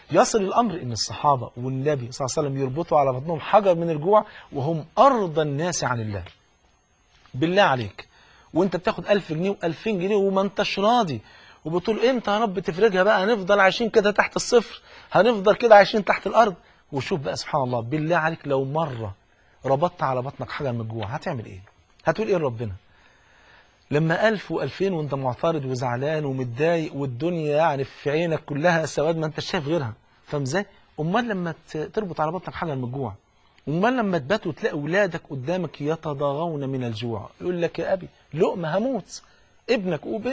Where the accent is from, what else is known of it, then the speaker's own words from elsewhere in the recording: Egypt; زي ما بيقولوا كده المثل البلد عندنا في مصر